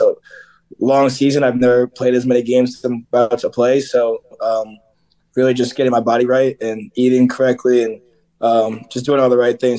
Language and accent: English; Philadelphia, Pennsylvania, United States; it's really just been a fun time growing up in Philadelphia.